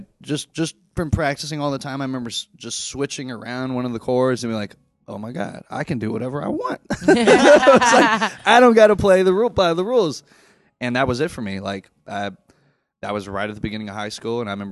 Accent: Houston, Texas, United States; also born or lived in Arlington / Dallas / Fort Worth / San Antonio; around all over Texas. Arlington, Dallas, Fort Worth, San Antonio. I lived in Austin for a little bit. So I grew up in Texas.

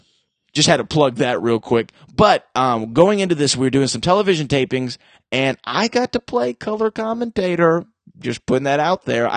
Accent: Texas, United States; accent: Texas; That's X-Men, not X-Man. That's my Texas accent coming out.

